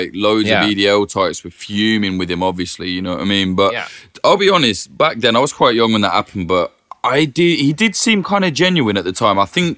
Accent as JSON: {"language": "English", "country": "United Kingdom", "said": "As a Brit"}